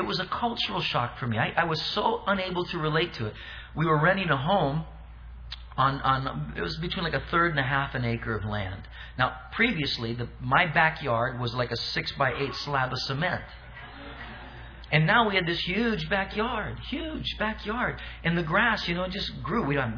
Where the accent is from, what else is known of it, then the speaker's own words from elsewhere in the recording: Anaheim, California, United States; I grew up in Orange County. I grew up in Anaheim. From like fourth grade on, I lived in Anaheim and a little bit in Orange and then in Costa Mesa.